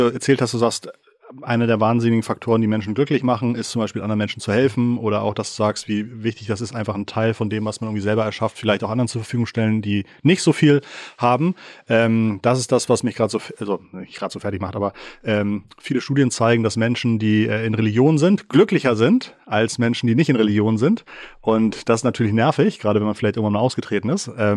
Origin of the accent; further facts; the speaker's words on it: Schleswig-Holstein, Germany; Ach so, ich bin aus Schleswig-Holstein, da war das einfacher.